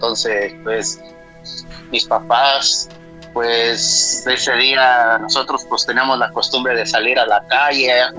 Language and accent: Spanish; Guanajuato, Mexico; now in United States; Y no, de Guanajuato.